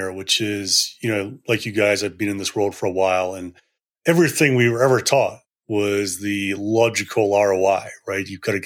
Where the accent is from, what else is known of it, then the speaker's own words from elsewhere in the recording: Edinburgh, Scotland, United Kingdom; I was born and bred in Edinburgh, and it's really fun getting to chat with folks from back home for me.